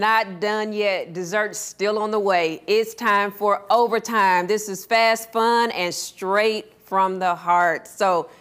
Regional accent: Texas, United States; See, it's because I'm from Texas, thought it was on

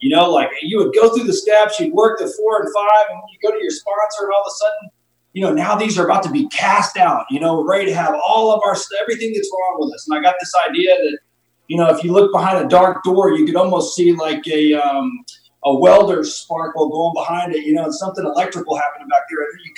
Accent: the South, United States; You know, I come from the South in the U.S. and, you know, we go to a lot of church functions

